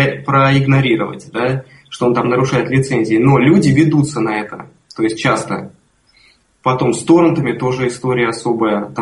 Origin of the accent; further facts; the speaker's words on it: Moscow, Russia; Я из Москвы приехал.